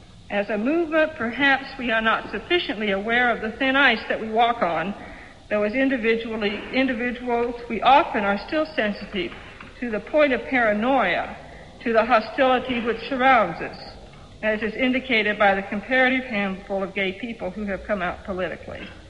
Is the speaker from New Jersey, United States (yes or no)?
no; Kentucky, United States; There is a young woman who has been in jail for almost a year in my home state of Kentucky.